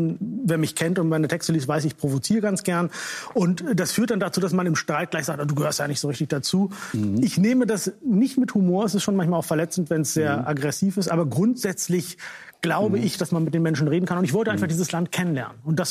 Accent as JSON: {"language": "German", "country": "Germany", "tie": "born or raised there", "said": "Ich bin in Deutschland geboren und groß geworden, aber es gibt ja Leute, die halten Menschen wie mir vor, ich gehöre nicht hierher, ich wäre kein richtiger Deutscher"}